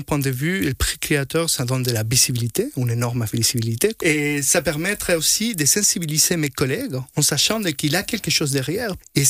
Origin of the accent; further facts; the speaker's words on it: Chile; first language Spanish; French is a second language; Vous vous entendez à mon accent, je suis chilien de base, et je parle espagnol, c'est ma langue maternelle